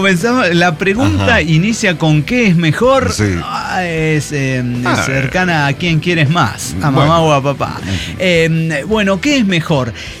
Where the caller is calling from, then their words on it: Buenos Aires, Argentina; de Nazca, Buenos Aires, Argentina.